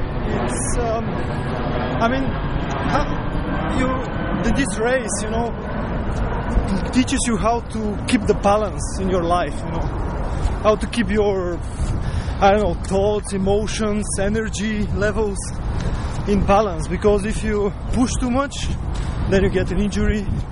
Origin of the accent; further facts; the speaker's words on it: Bulgaria; English is a second language; I'm from Bulgaria.